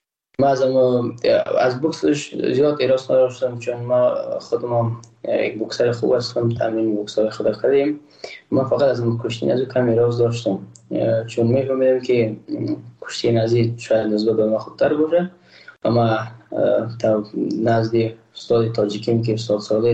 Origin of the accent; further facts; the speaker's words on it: Afghanistan; ما یک افغان هستم